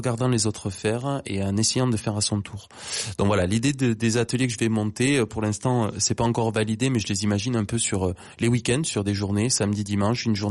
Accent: Occitanie, France; now in Toulouse, France; Moi, je suis de Toulouse je suis sur Toulouse depuis 10 ans. Après, je suis originaire de l'Aveyron, non loin de là, mais quand même un territoire finalement différent.

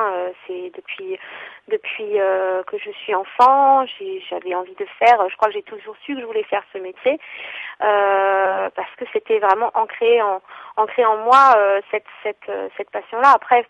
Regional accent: Grand Est, France; Moi, je suis pas alsacienne, je suis alsacienne d'adoption, je suis pas alsacienne de souche. Je suis alsacienne d'adoption dans la mesure où j'ai grandi ici, je vis ici. Mais mes origines, je suis en fait d'origine pluriculturelle. Ma famille est venue en France, mais on a du sang italien, espagnol

